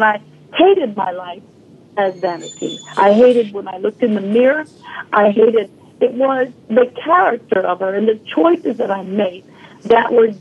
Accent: Canada; now in Los Angeles, United States; I came from Canada. Nobody knew me in Los Angeles.

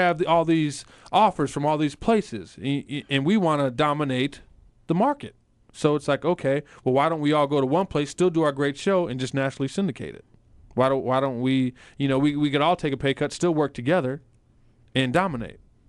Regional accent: Chicago, Illinois, United States; I mean, growing up in Chicago, Mike would get 30 points, but he would get half of it, more than half, at the free throw line.

